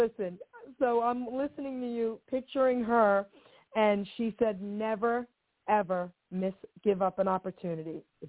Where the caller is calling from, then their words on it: New Jersey, United States; I'm calling from New Jersey.